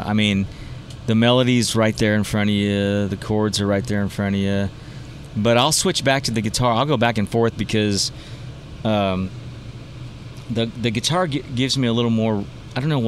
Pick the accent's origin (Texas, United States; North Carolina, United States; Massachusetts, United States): Texas, United States; Round Rock; And I'm like from Round Rock, Texas, listening to … on speakerphone.